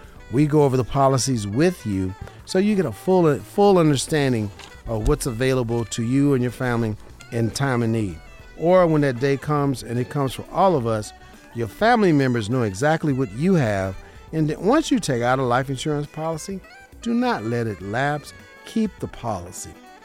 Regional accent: Las Vegas, Nevada, United States; I was born and raised in Las Vegas.

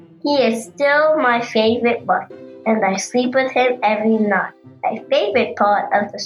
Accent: North Carolina, United States; I'm 8 years old. I'm from North Carolina.

